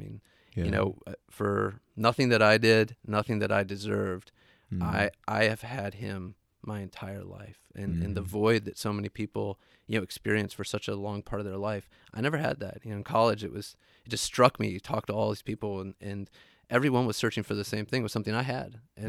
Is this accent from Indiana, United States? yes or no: no; Ohio, United States; moved away as an adult; also born or lived in Minnesota; now in Boston, United States; I grew up in the Midwest, mostly Ohio and Minnesota. Moved to Boston in 2003 for law school.